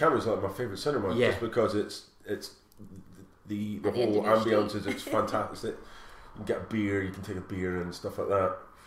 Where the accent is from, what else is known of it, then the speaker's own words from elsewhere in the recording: Edinburgh, Scotland, United Kingdom; I'm from Edinburgh.